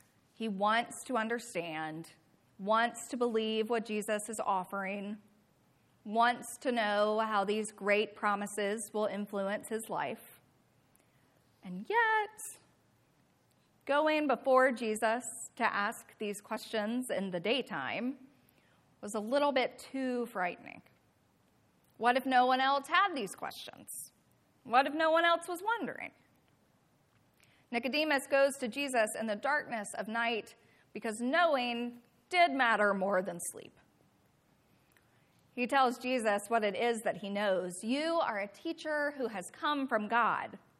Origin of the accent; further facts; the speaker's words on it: Alabama, United States; I am from Alabama. I am an Alabama football fan.